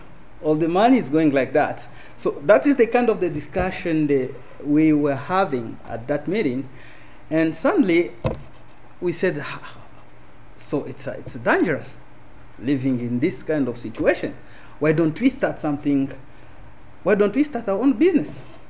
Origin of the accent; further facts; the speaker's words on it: DR Congo; now in Canada; originally I'm from Democratic Republic of Congo, country that has been at war since 1996